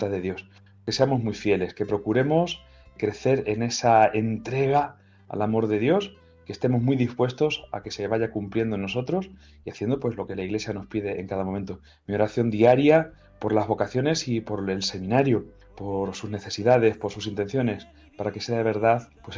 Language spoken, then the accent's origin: Spanish; Bolaños de Calatrava, Castilla-La Mancha, Spain; soy natural de Bolaños de Calatrava